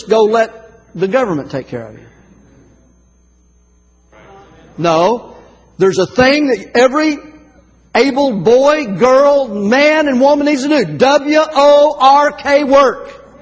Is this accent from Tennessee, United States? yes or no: yes; Soddy Daisy, Tennessee, United States; I'm from Soddy Daisy, so it was no problem for me to go to Knob Noster, okay?